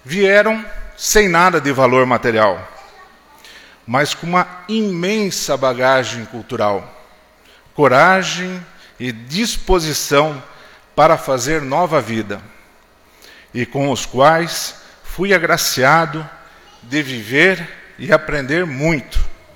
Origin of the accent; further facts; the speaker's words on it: Piedade, São Paulo, Brazil; born there; Não por acaso, mas porque assim foi predestinado, nasci em Piedade.